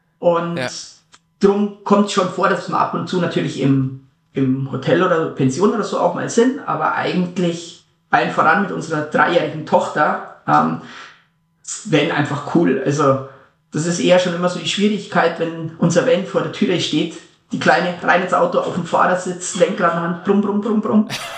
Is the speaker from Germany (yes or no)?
yes; Southern Germany, Germany; Aufgewachsen bin ich ziemlich im Süden von Deutschland, nahe an den Alpen.